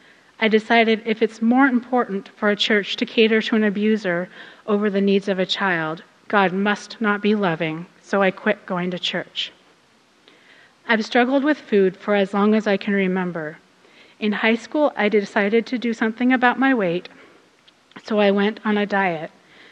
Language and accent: English; Alaska, United States; I was born and raised in Alaska in a family of four.